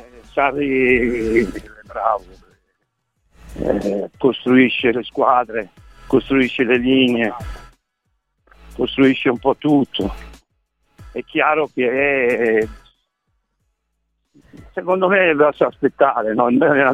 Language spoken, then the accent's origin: Italian; Avellino, Campania, Italy; E come noi napoletani, io sono di Avellino.